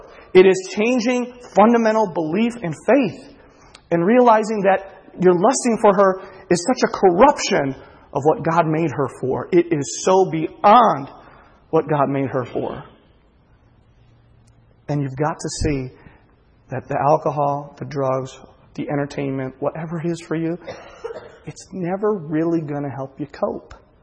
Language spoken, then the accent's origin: English; Kankakee, Illinois, United States; from Kankakee, Illinois.